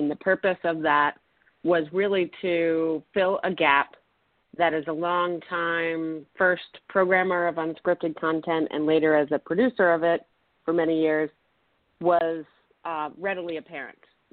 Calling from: Washington, District of Columbia, United States; I am calling from the nation's capital.

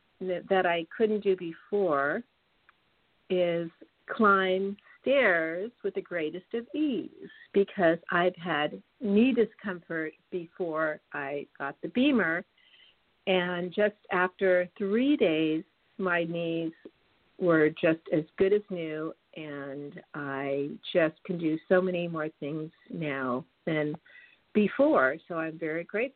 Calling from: Westlake Village, California, United States; from Westlake Village.

